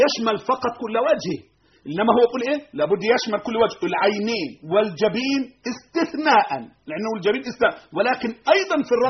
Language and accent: Arabic; Egypt; ولكن بصفه خاصه في مصر اللي عندنا في مصر